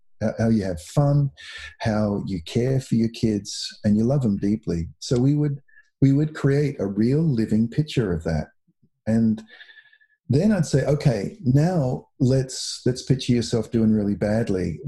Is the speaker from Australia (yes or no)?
yes; Australia; now in United States; I was, you can hear I'm not from the United States, right?